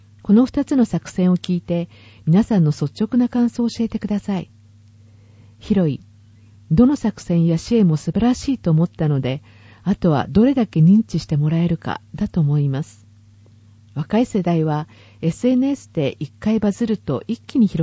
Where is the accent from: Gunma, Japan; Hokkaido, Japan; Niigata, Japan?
Niigata, Japan; Ojiya; 私も将来は地元に帰って生活したいと思っています。私は中越大震災の少し前に生まれて、ちょうど退院した日に地震があって